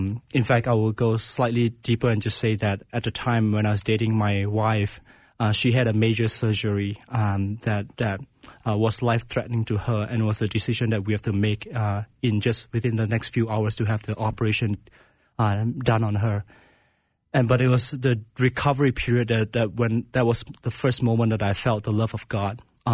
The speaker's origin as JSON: {"language": "English", "country": "Malaysia", "tie": "born or raised there", "second_language": "English", "moved": "yes", "said": "I grew up in Malaysia, and basically for almost the entirety of my education was just learning about Islam. And I grew up in a Buddhist family"}